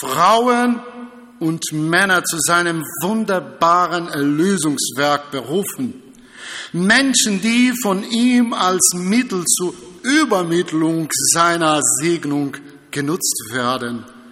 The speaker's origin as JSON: {"language": "German", "country": "Brazil", "second_language": "German", "lives_now": "Germany", "said": "Als Brasilianer ist man ein bisschen öfters so anders, so sagen."}